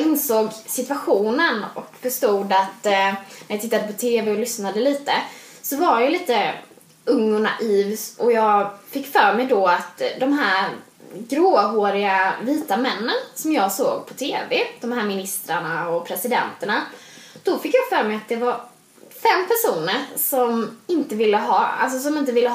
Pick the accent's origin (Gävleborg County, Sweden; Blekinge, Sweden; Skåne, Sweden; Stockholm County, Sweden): Blekinge, Sweden; Så jag åkte hem då och så tittade jag lite på utbudet, vad det fanns hemma i Blekinge.